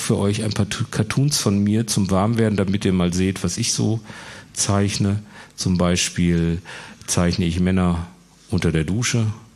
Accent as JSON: {"language": "German", "town": "Herne", "region": "North Rhine-Westphalia", "country": "Germany", "tie": "born or raised there", "said": "Ich bin in Herne groß geworden und in Bochum dick."}